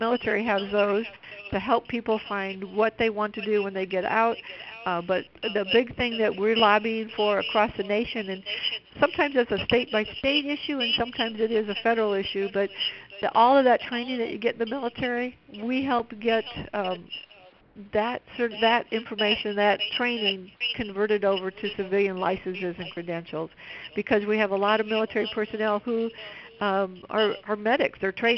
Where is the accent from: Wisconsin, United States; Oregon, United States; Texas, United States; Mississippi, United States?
Wisconsin, United States; Madison; I'm originally from the Madison, Wisconsin area.